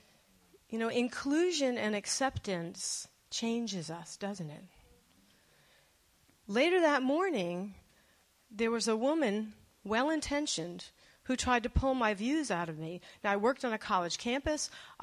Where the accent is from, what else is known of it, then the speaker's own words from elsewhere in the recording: New Jersey, United States; I grew up in New Jersey. And in my town, it was about half Catholic Italian, and it was about almost half Jewish.